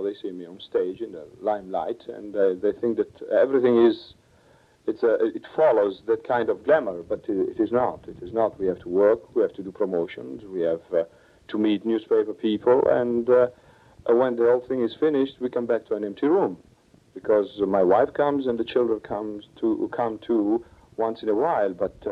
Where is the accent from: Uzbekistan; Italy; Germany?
Italy; accent: Italian; English is a second language; now in United States; Impossible. Impossible to lose this accent, my Italian accent, and I don't think I want to.